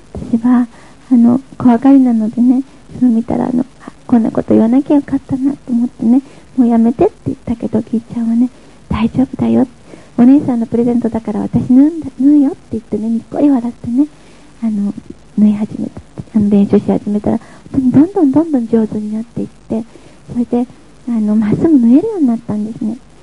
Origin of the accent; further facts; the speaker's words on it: Kanazawa, Ishikawa, Japan; 私は金沢で生まれて育ったんですけど